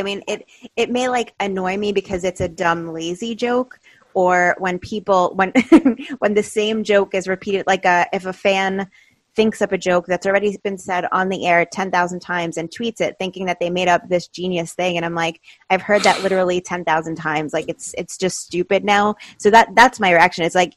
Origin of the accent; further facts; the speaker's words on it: New York, United States; No, I'm from New York. I live in Staten Island.